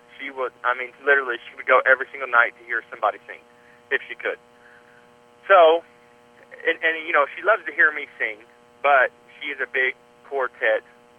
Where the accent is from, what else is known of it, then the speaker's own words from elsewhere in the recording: Evansville, Indiana, United States; he would come back to Evansville, because we're both from Evansville